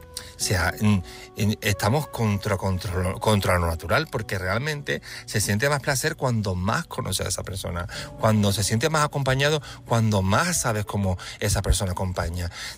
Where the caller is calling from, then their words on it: Seville, Andalusia, Spain; de Sevilla